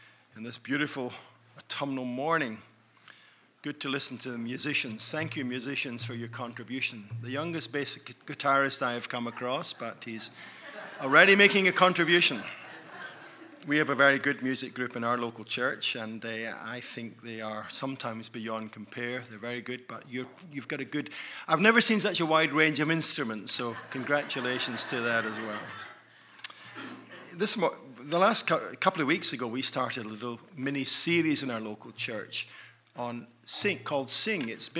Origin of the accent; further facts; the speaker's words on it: Scotland, United Kingdom; We grew up in Scotland. I came to faith there. My father was an evangelist with the assemblies there, and so I grew up in a godly home.